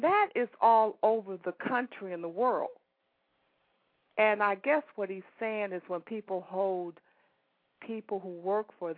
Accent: Chicago, Illinois, United States; Yeah, I'm from Chicago.

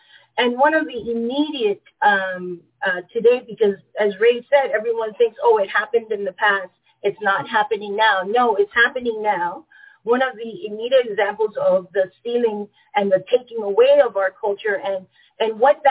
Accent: Panama; now in United States; Matthias mentioned in my introduction that I am born and raised in Panama.

